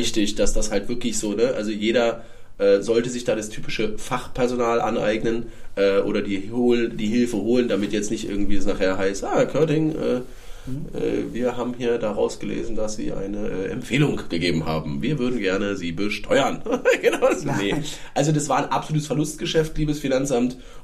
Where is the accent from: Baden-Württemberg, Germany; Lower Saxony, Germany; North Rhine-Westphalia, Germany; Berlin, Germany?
Berlin, Germany; wie sagt man so schön als Berliner